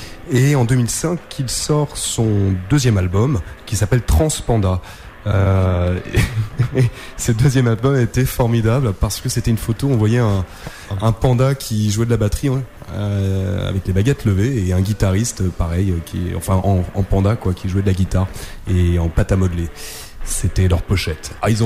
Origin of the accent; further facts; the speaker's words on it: Grand Est, France; Exactement. Mais les Vosges.